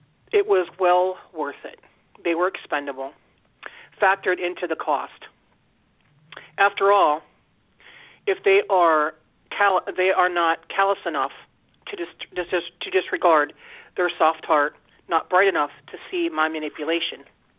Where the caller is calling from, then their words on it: Steubenville, Ohio, United States; I'm calling from Ohio.